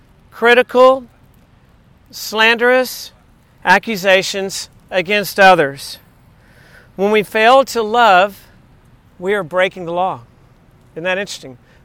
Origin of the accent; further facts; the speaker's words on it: Midland, Texas, United States; just because I was from Texas, just because my dad is a quail hunter, and I was born in Midland, and my dad is an oil man